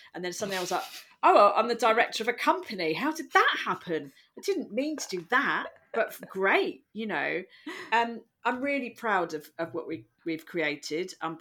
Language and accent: English; London, United Kingdom; And I'm from London